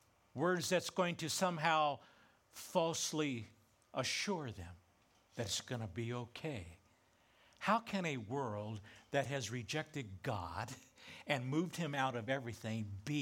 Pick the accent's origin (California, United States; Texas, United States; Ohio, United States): California, United States; I grew up in Southern California and lived there up through my early adult years.